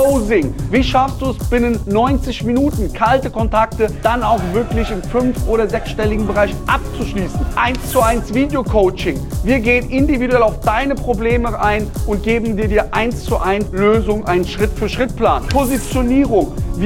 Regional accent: North Rhine-Westphalia, Germany; Liebe Grüße erst nach Krefeld, NRW, ne? Krefeld ist ja, ich komme aus NRW, ne?

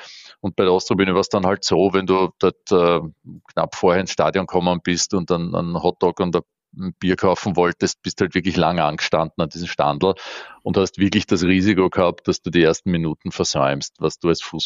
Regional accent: Vienna, Austria; Ich bin in Simmering aufgewachsen.

